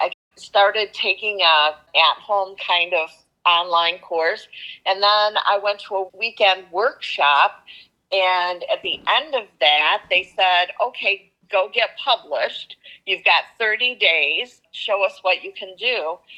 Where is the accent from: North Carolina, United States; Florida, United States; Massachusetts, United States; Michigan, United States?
Michigan, United States; Holt; Yes, I have lived in Lansing my entire life. I grew up in Holt, went to Holt High School